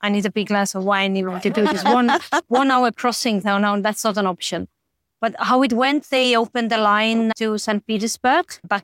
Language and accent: English; Estonia; English is a second language; I grew up in Estonia in a little university town, even not by the seaside.